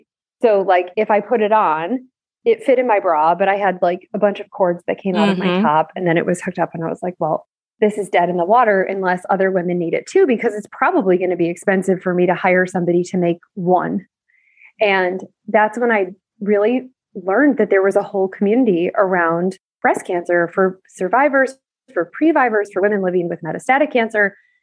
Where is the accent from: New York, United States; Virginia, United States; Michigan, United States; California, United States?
New York, United States; Buffalo; I grew up in Buffalo, New York. So it's like part of my person.